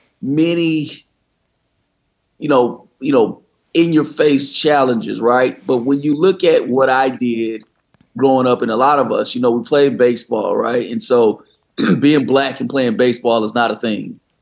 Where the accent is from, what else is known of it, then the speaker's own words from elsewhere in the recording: Midwest, United States; And so growing up in the Midwest, I played games and, you know, where we had snow flurries, you know, my senior season.